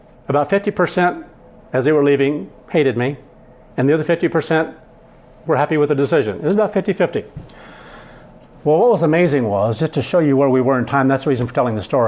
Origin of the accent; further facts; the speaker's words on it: United Kingdom; now in United States; I came from Great Britain, from the college over there. And by the time I got over here